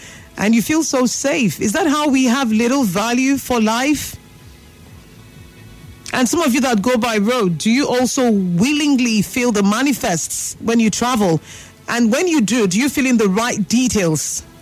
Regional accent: Nigeria; We're Nigerian.

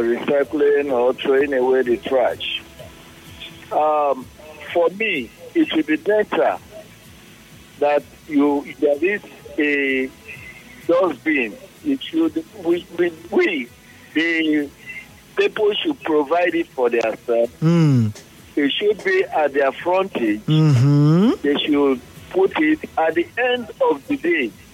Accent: Port Harcourt, Rivers, Nigeria; I was born and brought up in Port Harcourt.

